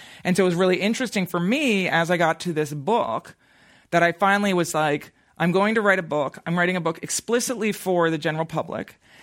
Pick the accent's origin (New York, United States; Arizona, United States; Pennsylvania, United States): Pennsylvania, United States; Bryn Mawr; So I'm originally from Bryn Mawr, Pennsylvania, which is the western suburbs of Philadelphia. So I grew up kind of in the woods outside of Philly. I've actually lived across the United States.